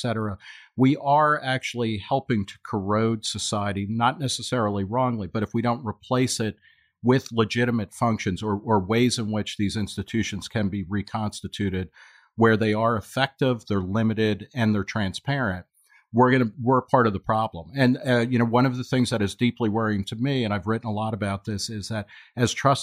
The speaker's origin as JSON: {"language": "English", "region": "New Jersey", "country": "United States", "tie": "born or raised there", "said": "Well, you know, they did when I grew up in New Jersey."}